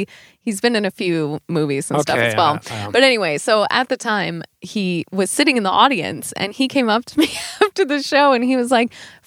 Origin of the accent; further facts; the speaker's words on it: United States; now in Sweden; I also both as an American, you know, we can always rely and lean on making fun of Swedish culture.